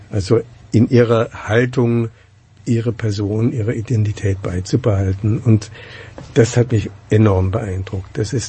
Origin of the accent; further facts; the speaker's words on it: Germany; dass ich mich als jemand sehe, der in Deutschland lebt. Gut, ich bin auch Deutscher, aber Es ist ja auch ein Zufall, dass ich in Deutschland geboren bin nach dem Krieg.